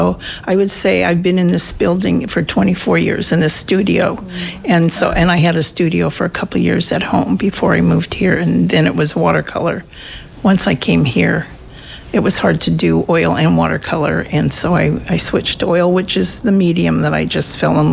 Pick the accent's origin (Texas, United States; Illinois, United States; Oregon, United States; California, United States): California, United States; Gilroy; born there; also born or lived in Cupertino; No, I was born in California, in Gilroy, but I moved up here in 69, so I've been here a while.